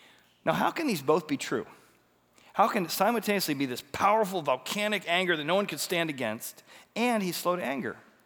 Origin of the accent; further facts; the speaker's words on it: Ireland; Oh, you don't realize I'm Irish. You don't realize that's what my dad was.